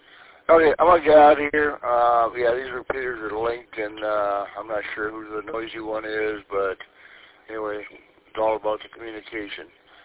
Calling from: Lapeer, Michigan, United States

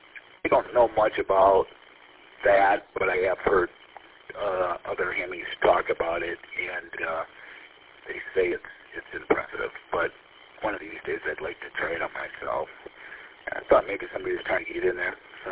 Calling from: Michigan, United States; Of course, I'm not far from Mount Clemens or Peter. I'm in the condo with the attic antenna, as you guys know.

